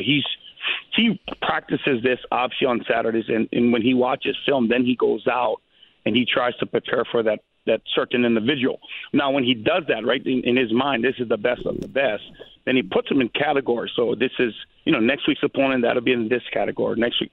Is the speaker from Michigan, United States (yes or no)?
no; Hawaii, United States; I mean, like, I'm from Hawaii, so DeForest Buckner, I mean, I knew him growing up all the way